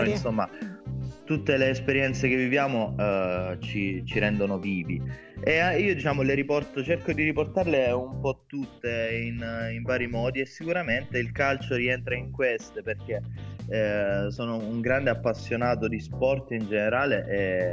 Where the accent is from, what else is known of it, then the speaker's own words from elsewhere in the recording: Nardò, Apulia, Italy; born there; Sì, sono salentino, sono nato a Nardò.